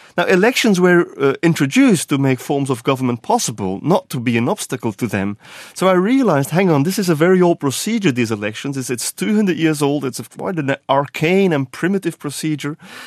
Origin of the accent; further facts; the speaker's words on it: Flanders, Belgium; I grew up in Belgium on the Flemish countryside.